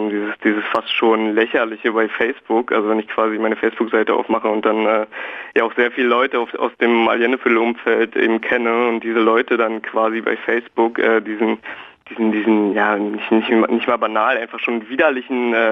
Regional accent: Köpenick, Berlin, Germany; ich bin halt in Köpenick zur Schule gegangen und bin halt mit vielen Sachen, die halt immer den Flüchtlingen vorgeworfen werden, also mit Drogen und Gewalt eben hier auch konfrontiert worden und aufgewachsen.

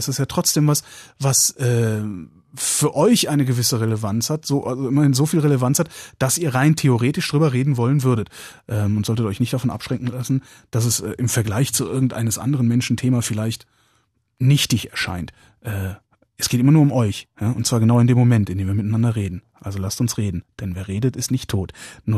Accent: Cologne, North Rhine-Westphalia, Germany; ich bin Kölner, ich darf Düsseldorfer dissen.

